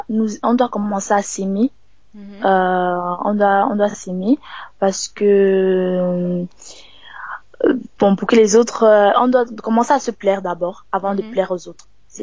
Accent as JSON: {"language": "French", "country": "Cameroon", "said": "Le Cameroun est dans moi. Je suis camerounaise et le Cameroun est avec moi là, partout où je vais."}